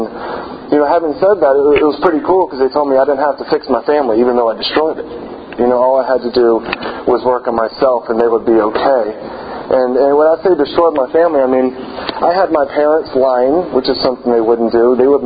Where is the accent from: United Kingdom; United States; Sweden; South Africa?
United States; Virginia; I grew up in Virginia.